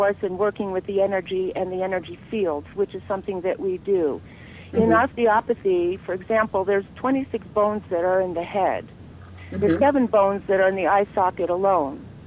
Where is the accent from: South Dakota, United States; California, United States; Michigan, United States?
California, United States; Los Angeles; I never heard of an osteopath growing up. I grew up in Los Angeles